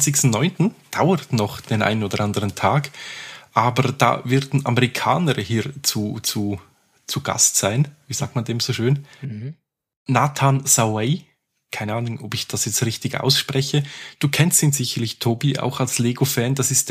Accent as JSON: {"language": "German", "region": "Zurich", "country": "Switzerland", "said": "Und die Ausstellung wird ab eben dem 25.09. bei uns in Zürich stationiert sein."}